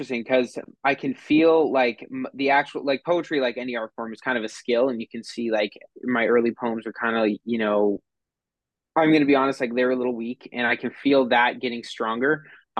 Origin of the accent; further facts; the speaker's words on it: London, Ontario, Canada; Now usually I just say I'm from London, Ontario.